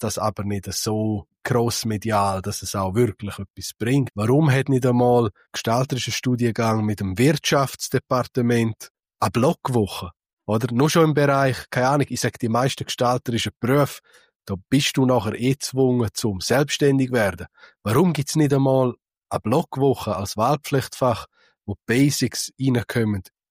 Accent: Switzerland; bei uns in der Schweiz, ich bin ja dann auch zu Luzern gewesen am Studieren

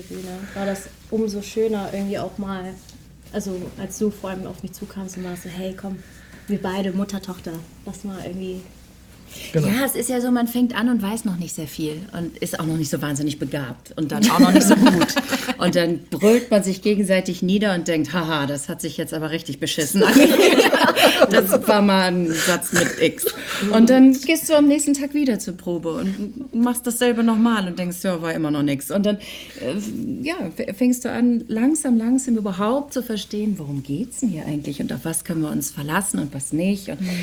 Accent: Hamburg, Germany; Genau, ich komme aus Hamburg

